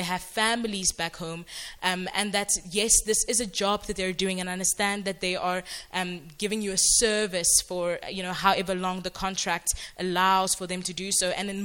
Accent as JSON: {"language": "English", "town": "Klerksdorp", "region": "North West", "country": "South Africa", "tie": "born or raised there", "said": "I grew up in Klerksdorp and I went to Afrikaans primary school, high school, so most of my friends are white."}